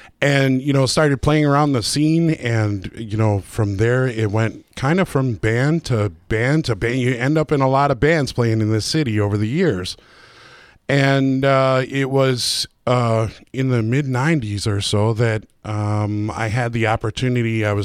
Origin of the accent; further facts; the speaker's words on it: Waukesha, Wisconsin, United States; now in Madison, United States; And I came from Waukesha, came to this great city in Madison, and I was immediately blown away by the local music scene.